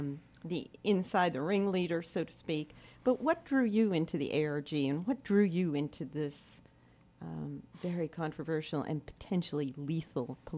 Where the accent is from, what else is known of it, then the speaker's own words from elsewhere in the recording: Canton, Massachusetts, United States; I was born in Milton, raised in Canton.